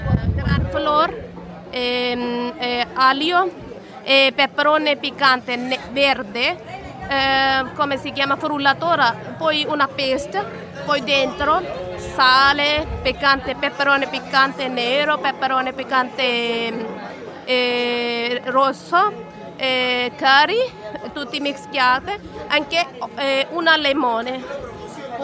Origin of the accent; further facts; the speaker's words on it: India; Italian is a second language; now in Italy; No, italiano no. Sono indiano.